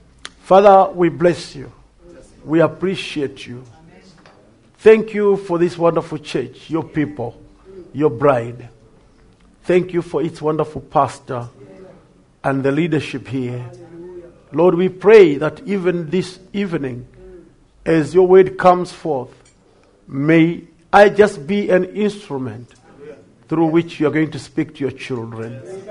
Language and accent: English; Zimbabwe; I grew up in Zimbabwe.